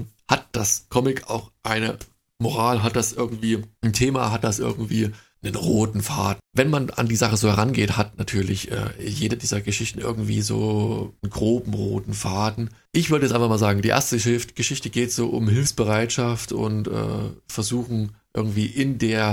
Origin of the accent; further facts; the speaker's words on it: Saxony, Germany; das muss ich als Sachse sagen